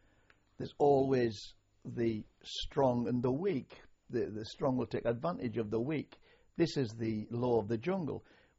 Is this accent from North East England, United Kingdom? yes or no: yes; Sunderland, North East England, United Kingdom; In those days, I came from Sunderland area, Durham. I spoke quite a colloquial language because that's the way you spoke.